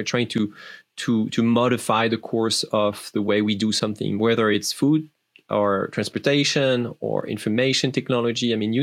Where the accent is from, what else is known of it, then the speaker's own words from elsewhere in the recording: France; English is a second language; Also, you might hear an accent because I'm French. English is my second language. I really became more fluent in English around 35 years old.